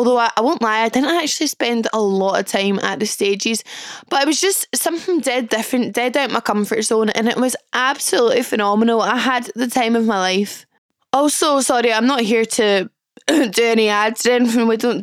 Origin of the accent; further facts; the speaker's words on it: Glasgow, Scotland, United Kingdom; I was at a festival all weekend here in my hometown of Glasgow, Transmit Festival.